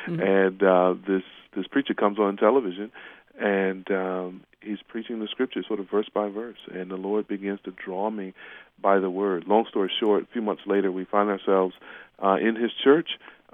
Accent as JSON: {"language": "English", "region": "North Carolina", "country": "United States", "tie": "born or raised there", "said": "I grew up in the Bible Belt in small town North Carolina, and went to a church with a lot of wonderful people in it"}